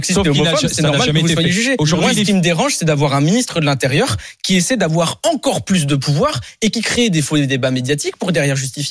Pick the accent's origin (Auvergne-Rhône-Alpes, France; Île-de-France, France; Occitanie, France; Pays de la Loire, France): Île-de-France, France; Moi, je suis pas marseillais, je suis du Val-de-Marne